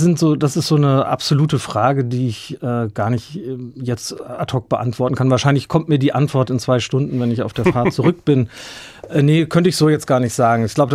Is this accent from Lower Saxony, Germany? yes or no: yes; Norden, Lower Saxony, Germany; dass Norden, wo diese Orgel steht, mein Geburtsort ist, auch mein Heimatort ist, mit dem ich bis heute sehr, sehr eng verbunden bin.